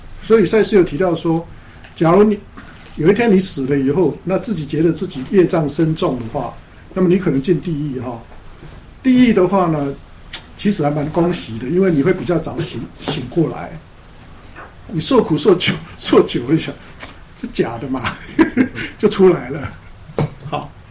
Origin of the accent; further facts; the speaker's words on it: Taiwan; 像我们台湾人呢，哈，主要的信仰是什么？观世音菩萨或者是妈祖嘛。